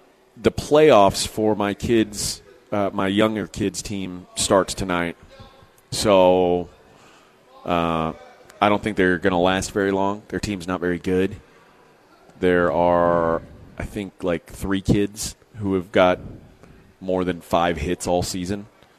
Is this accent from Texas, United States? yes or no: yes; Sweeny, Texas, United States; Well, I agreed to speak at the athletics banquet for Sweeney High School. I grew up in Sweeney.